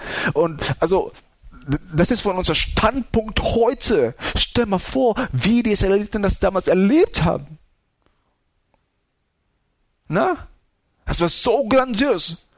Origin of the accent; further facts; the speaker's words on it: Philippines; Ich habe eine Geschichte von meiner Kindheit auf den Philippinen.